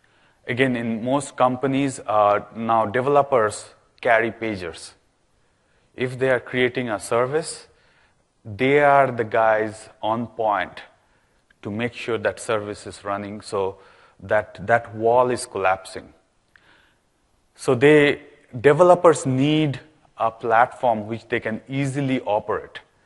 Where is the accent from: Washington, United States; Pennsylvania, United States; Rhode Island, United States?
Washington, United States; Seattle; I am from Seattle, so Seattle was at the center of gold rush, right?